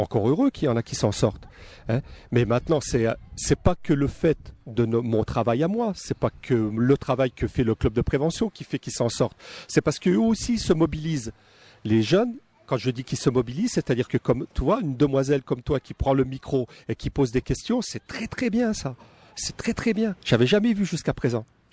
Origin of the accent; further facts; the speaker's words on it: Grand Est, France; Moi, je viens de France, mais je viens de Lorraine. Moi, je ne suis pas d'ici. Je n'ai pas l'accent toulousain.